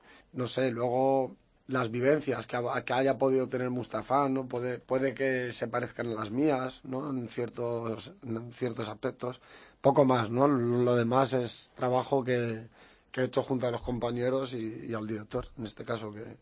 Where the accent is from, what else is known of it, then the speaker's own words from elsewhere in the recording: Ksar el Kebir, Tanger-Tetouan-Al Hoceima, Morocco; now in Spain; Yo soy de Alcázar el Kebir, de un pueblo del norte de Marruecos.